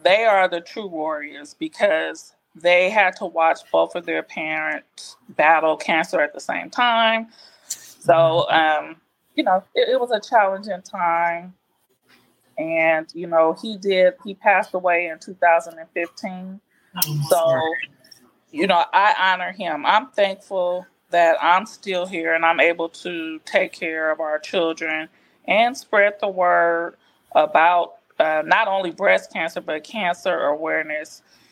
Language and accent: English; Los Angeles, California, United States; moved away as an adult; now in Arizona, United States; I'm 47 years old. I grew up in Los Angeles with my parents and my older sister and my twin younger brothers. I relocated to Arizona about 21 years ago.